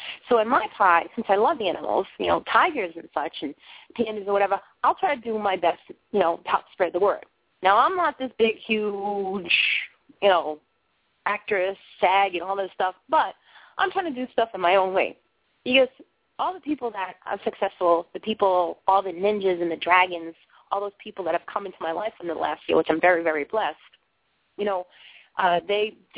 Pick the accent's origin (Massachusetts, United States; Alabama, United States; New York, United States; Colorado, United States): Massachusetts, United States; Boston; accent: Boston; I'm from Boston. I'm not talking about, like, in the suburbs. I've lived in the inner city parts of Boston, but so, yeah, it's really thick.